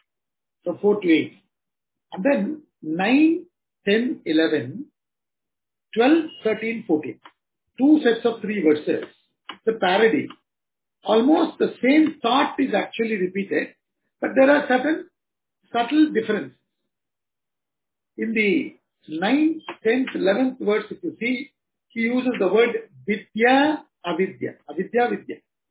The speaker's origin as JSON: {"language": "English", "region": "South India", "country": "India", "said": "I am from South India, so I have certain preferences."}